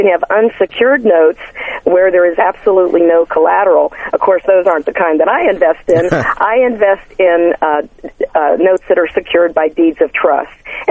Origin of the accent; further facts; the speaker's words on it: Cincinnati, Ohio, United States; I'm from Cincinnati, and I started buying locally.